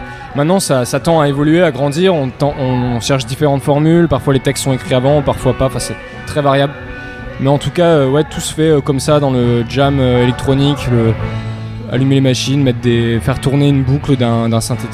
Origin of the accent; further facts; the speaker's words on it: France; on est français.